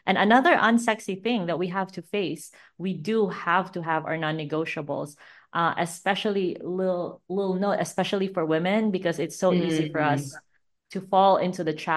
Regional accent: Philippines; I grew up in the Philippines. I have a very, very shitty passport.

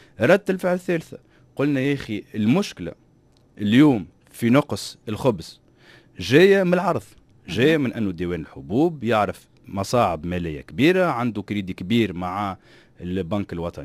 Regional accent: Tunisia; دونك نحن كشباب تونسي شنو نطمحوا اليوم؟

